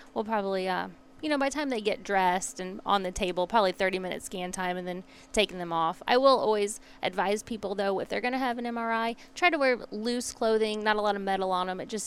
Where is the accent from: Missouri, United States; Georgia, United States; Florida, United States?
Missouri, United States; Madison; I'm actually from Madison, which is not far away from here